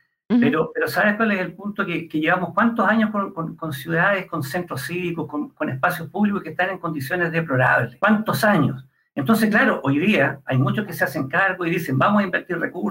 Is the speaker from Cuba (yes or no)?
no; Chile; Yo sé que esto tiene un costo y hay que asumirlo como chileno, como patriota y convencido de que Chile es un gran país y debe seguir siéndolo.